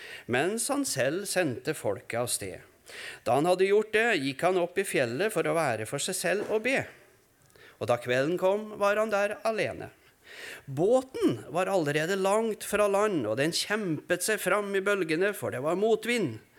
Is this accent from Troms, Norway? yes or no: no; Steinkjer, Trøndelag, Norway; now in Trondheim, Norway; Er det virkelig sånn at du vil ha oss tilbake til Steinkjer igjen